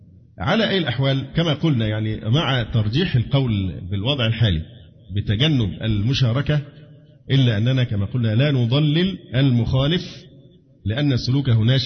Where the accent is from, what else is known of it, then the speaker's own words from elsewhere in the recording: Egypt; اللي ينفع عندنا في مصر اللعب بهذه الورقة